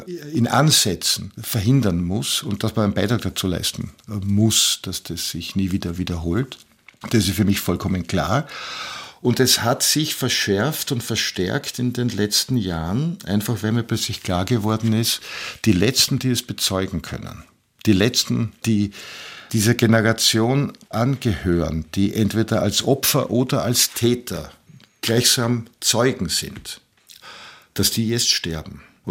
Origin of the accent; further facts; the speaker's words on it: Vienna, Austria; Also man kann jetzt schwer sagen, ich bin in Wien aufgewachsen in dem Sinn, dass ich von Kindheit an die Topografie Wiens gelernt hätte, ja. Aber die Großeltern und meine Familie, die zum Teil ja jüdisch ist, aber das ist mehr so ein Kulturjudentum